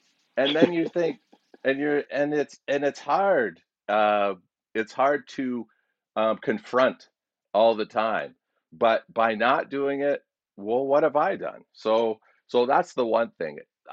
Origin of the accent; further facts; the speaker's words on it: Stouffville, Ontario, Canada; now in Calgary, Canada; I'm originally from Toronto, and I said I grew up in a mostly white town. It's Stouffville. Stouffville is where I grew up for most of my life, and I got the job and I move out to Calgary.